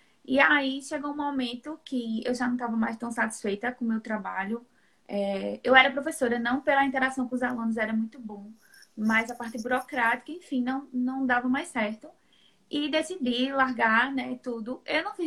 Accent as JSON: {"language": "Portuguese", "town": "Caruaru", "region": "Pernambuco", "country": "Brazil", "said": "Eu sou do interior de Pernambuco, Caruaru, fica mais ou menos a uns 150 quilômetros da capital Recife."}